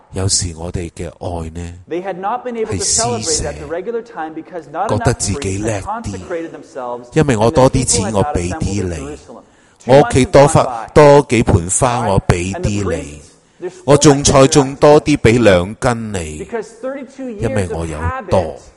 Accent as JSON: {"language": "Cantonese", "country": "China", "said": "你知我哋中国人最叻就有关系先至有事做"}